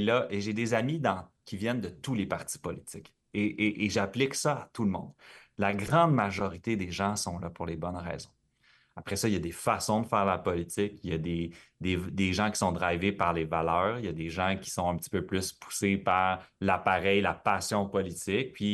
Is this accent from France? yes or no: no; La Prairie, Quebec, Canada; Écoute, j'ai grandi à La Prairie quand j'étais plus jeune, dans une famille bien bloquiste